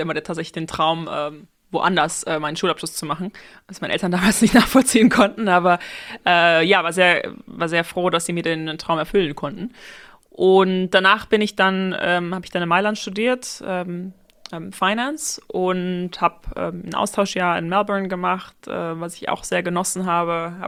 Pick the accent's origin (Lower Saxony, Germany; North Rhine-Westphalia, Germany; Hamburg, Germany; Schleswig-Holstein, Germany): North Rhine-Westphalia, Germany; Aachen; now in Berlin, Germany; ich komme aus Aachen, bin 27 Jahre alt und wohne heute in Berlin.